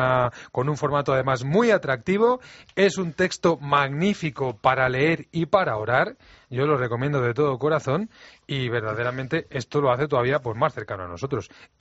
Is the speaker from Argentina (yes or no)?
no; Spain; como españoles